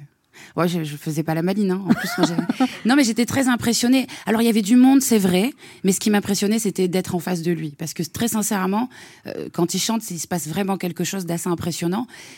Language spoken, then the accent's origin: French; south of France, France; je viens du Sud, ça c'est évident.